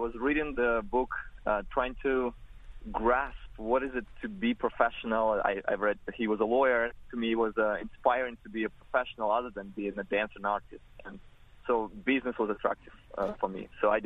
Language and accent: English; Belarus; English is a second language; now in United States; So I'm from Belarus, and originally that's where I was a professional ballroom dancer representing my country.